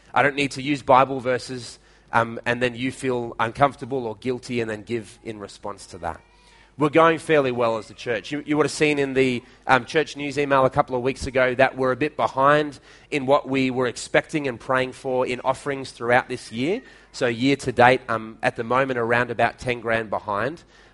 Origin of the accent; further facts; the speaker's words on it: Madang, Madang Province, Papua New Guinea; When we were growing up in Madang in PNG, you could get for 10 toya a flour balls from any kai bar.